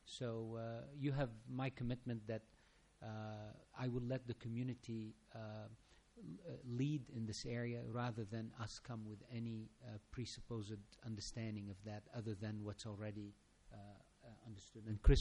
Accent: Lebanon; I was born and raised in Lebanon, and that is an Asian continent land.

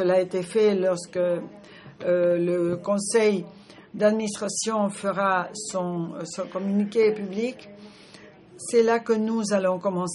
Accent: Nigeria; je viens du Nigeria.

